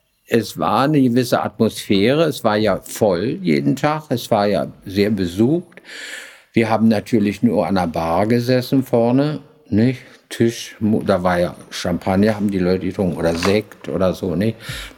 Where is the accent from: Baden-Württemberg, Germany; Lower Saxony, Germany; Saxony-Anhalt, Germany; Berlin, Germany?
Berlin, Germany; Also ich bin ja Berlinerin